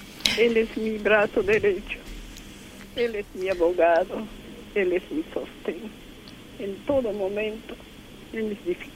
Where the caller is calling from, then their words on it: Lima, Peru; De acá de Lima, de Surco.